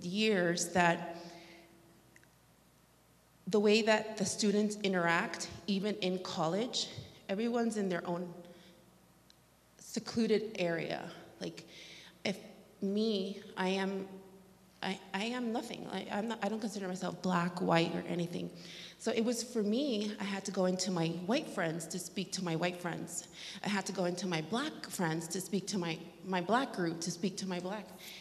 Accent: Miami, Florida, United States; I grew up in Miami, Florida. I am a Cuban Colombian. I grew up with different cultures

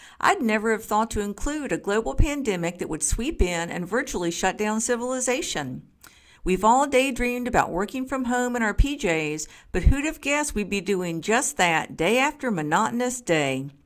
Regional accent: North Carolina, United States; an earthquake shook my home state of North Carolina

